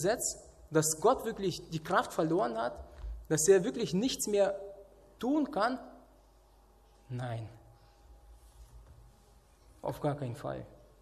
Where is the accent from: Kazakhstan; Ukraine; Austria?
Kazakhstan; Wir als Kinder in Kasachstan im Winter, wir wollten ja immer draußen spielen